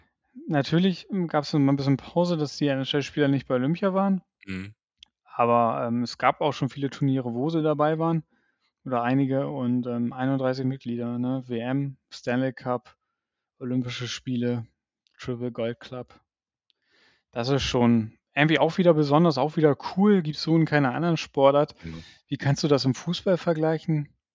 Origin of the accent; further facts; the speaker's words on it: Northern Germany, Germany; Also wir kommen ja auch bekanntlich aus Norddeutschland